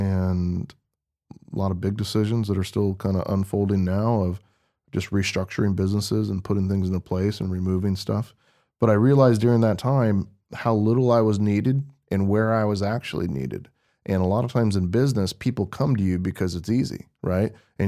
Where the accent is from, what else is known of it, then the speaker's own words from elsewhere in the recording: West Coast, United States; I'm born and raised on the West Coast.